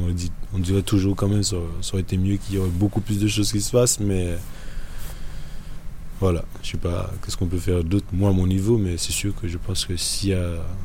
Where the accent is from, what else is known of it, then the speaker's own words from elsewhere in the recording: Guadeloupe; Je viens de la Guadeloupe, bien évidemment, j'ai oublié de le dire, mais je viens de la Guadeloupe et en Guadeloupe, j'ai pu fréquenter une MJC